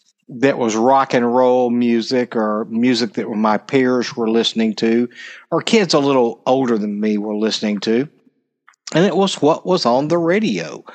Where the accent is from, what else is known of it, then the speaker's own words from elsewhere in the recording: Dallas, Texas, United States; also born or lived in Mississippi; So I was born in Dallas, Texas, raised here, and then raised in Mississippi as well. So I am a son of the South. I am a Southerner.